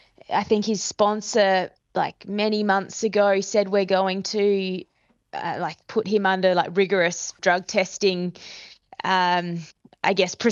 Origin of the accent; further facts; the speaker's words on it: Australia; being an Australian, we were so focused on the Ballarat Marathon here on home soil